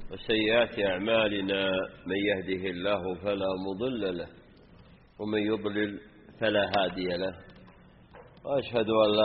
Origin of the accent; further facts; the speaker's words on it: Saudi Arabia; واعتنت به بلادنا المملكة العربية السعودية